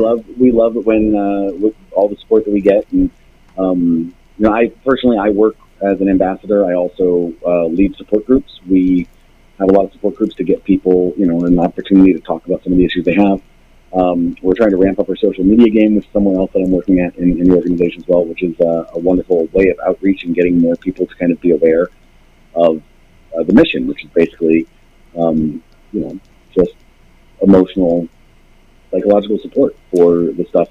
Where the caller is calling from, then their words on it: California, United States; I am a volunteer at Recovering from Religion Foundation, and I'm calling from California.